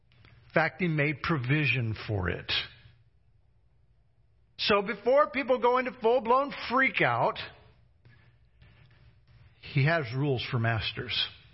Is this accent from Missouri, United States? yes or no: yes; Independence, Missouri, United States; born there; I was born in Independence, Missouri.